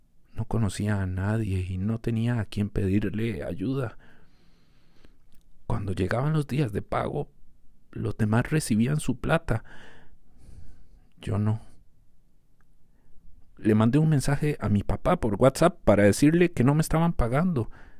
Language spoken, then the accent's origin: Spanish; Costa Rica; Nosotros somos de Costa Rica, pero la mayoría de los otros trabajadores eran de Nicaragua.